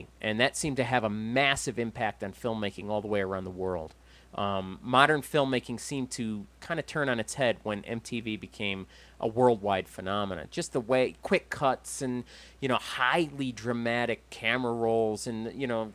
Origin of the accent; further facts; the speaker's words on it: United States; because being an American, and despite what I have to say about Hollywood